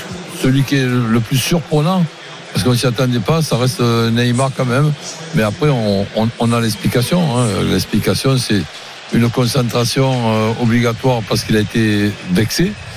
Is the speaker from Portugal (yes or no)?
no; France; je suis chauvin en tant que Français